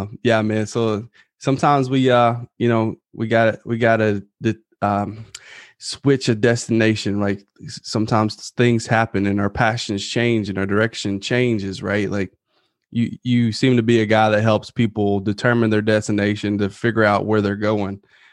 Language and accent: English; Kentucky, United States; now in Alabama, United States; I'm originally from Kentucky.